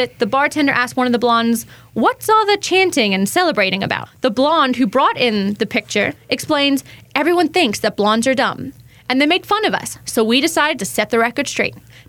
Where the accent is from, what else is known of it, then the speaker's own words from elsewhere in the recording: South Africa; there was a candy growing up in South Africa called a fizzer